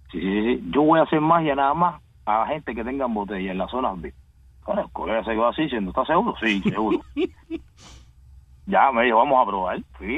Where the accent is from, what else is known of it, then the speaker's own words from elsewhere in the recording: Cuba; yo soy un mago, soy de Cuba. Nunca, del tiempo que estuve en Cuba, nunca tuve ni un traje